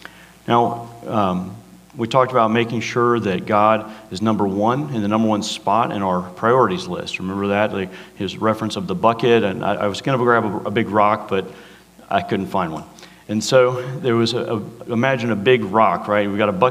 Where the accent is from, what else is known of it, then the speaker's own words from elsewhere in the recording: Atlanta, Georgia, United States; I grew up in Atlanta, like I mentioned, that's half the population of the metro Atlanta area taken off.